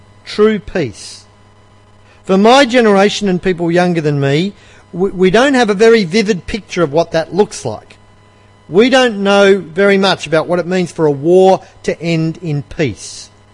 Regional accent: Australia; I'm an Australian, so I was working out ways to mock him and tease him

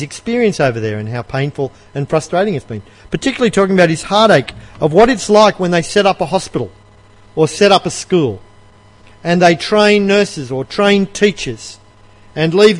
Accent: Australia; I'm an Australian, so I was working out ways to mock him and tease him

